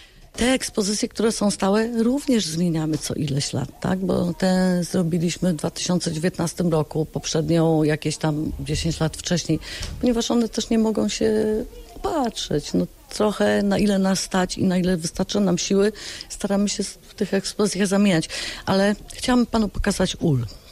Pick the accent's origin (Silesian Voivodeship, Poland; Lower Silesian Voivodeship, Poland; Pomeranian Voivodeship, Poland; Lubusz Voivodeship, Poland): Lubusz Voivodeship, Poland; Gorzów Wielkopolski; ja jako rodowita gorzowianka i moje pokolenie